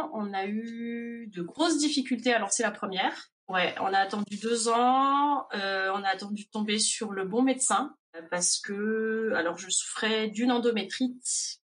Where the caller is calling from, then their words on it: France; alors je suis aux États-Unis, dans l'Indiana, je suis originaire de France.